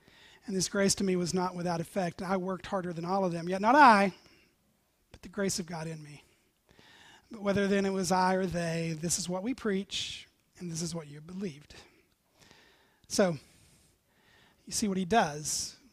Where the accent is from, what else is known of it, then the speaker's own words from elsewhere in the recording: the South, United States; Now, I come from the South, where men in trailers preach in the middle of cow pastures.